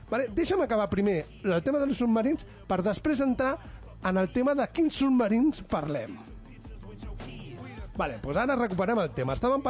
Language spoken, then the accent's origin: Catalan; Catalonia, Spain; nosaltres, com a catalans i espanyols, o com a espanyols, directament